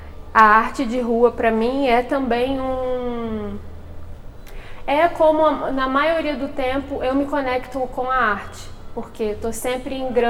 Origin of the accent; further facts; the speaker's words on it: Rio de Janeiro, Brazil; em Anchieta. Que é o bairro onde eu cresci, é a região onde eu cresci, nasci e fui criada.